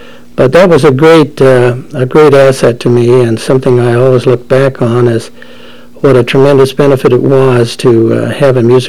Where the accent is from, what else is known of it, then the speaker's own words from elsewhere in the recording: Calgary, Alberta, Canada; born there; I was born in Calgary, Alberta, in 1929. My parents, my mother and dad, had five sons. I was the second eldest of the five.